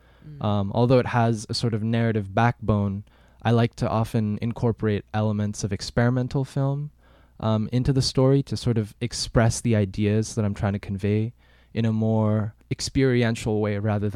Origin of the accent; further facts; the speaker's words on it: Sikkim, India; also born or lived in Mauritius; I grew up in Sikkim from the ages of 9 through 15. And prior to that, I was actually in Mauritius, which is where my dad is from.